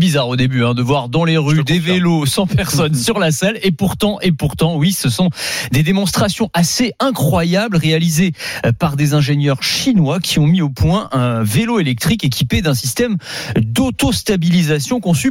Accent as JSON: {"language": "French", "town": "Nantes", "region": "Pays de la Loire", "country": "France", "said": "moi, je suis de Nantes."}